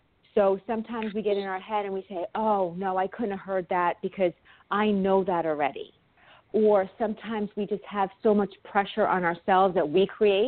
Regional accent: New York, United States; accent: New York; I hope that my New York accent doesn't get in the way, and I hope that I don't talk too fast, so if I do, just ask me to slow down, because it does, you know, the New York in me does come out.

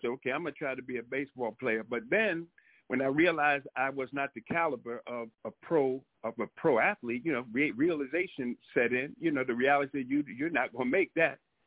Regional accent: Yonkers, New York, United States; born there; Yes, I was born in Yonkers, New York, which is, you know, right up the way. Yonkers, New York, a very unique place, in a housing project called the Schlobaum Housing Project, which is kind of infamous in its own way.

